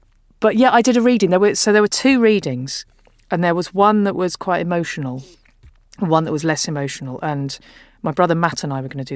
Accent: United Kingdom; No, we're British now.

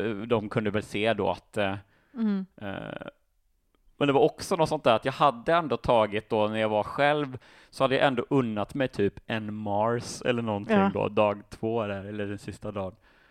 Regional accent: Småland, Sweden; precis som jag är från Sveriges Småland kanske.

